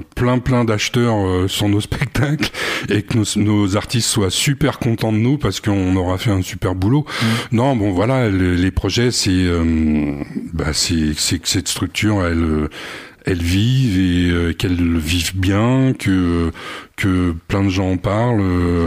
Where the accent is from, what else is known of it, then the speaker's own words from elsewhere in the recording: Paris, Île-de-France, France; moved away; moi je suis un citoyen du monde. moi à l'origine, je suis parisien.